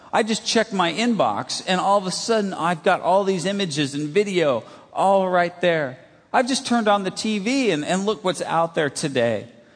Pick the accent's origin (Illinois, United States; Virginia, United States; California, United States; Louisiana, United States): California, United States; now in Grand Rapids, United States; I'm from California, live in Grand Rapids, Michigan now, and I still don't understand why it's snowing.